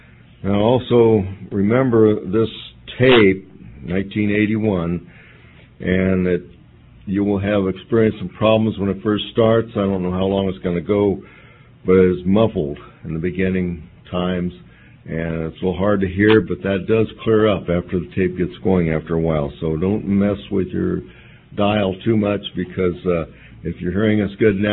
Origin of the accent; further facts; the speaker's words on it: Jamestown, California, United States; I am from Jamestown, California, which is about 40 miles south of here, in the California Gold Rush area, where the 49ers were